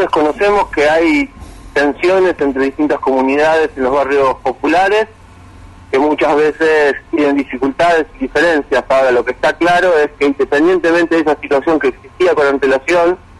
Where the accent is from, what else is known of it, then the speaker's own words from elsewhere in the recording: Argentina; como argentino y como católico lo digo